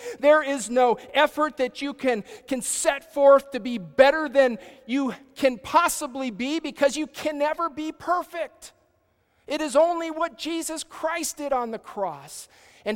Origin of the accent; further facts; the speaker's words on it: United States; I had the privilege of going there because I'm an American.